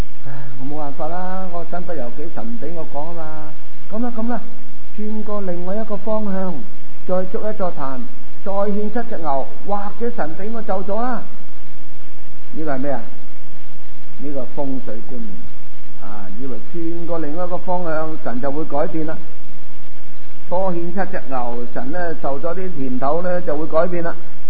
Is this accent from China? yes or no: yes; China; 咁我哋中国人咧，古代系拜天嘅